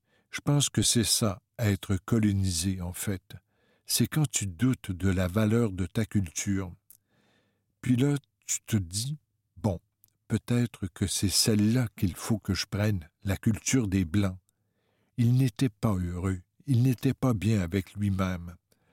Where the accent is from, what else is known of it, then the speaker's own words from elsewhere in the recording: Quebec City, Quebec, Canada; je suis née ici, mais j'ai grandi à Québec. Est-ce que j'avais honte d'être Innu? Non. Mais est-ce que j'en étais fier? Pas du tout.